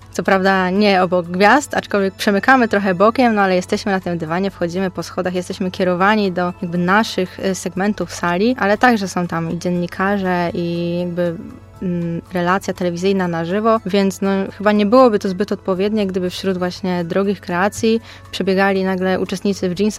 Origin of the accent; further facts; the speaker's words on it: Opole, Opole Voivodeship, Poland; tu się wychowałam na kinie właśnie, na kinie Meduza.